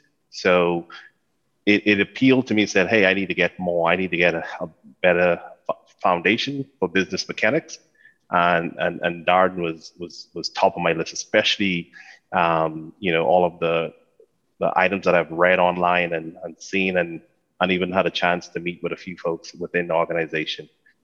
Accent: Nassau, New Providence, Bahamas; Originally born and raised in beautiful Nassau, Bahamas.

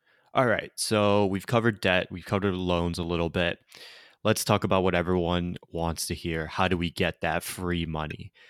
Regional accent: Connecticut, United States; like even I'm originally from Connecticut and seeing how much UConn costs for just in-state tuition

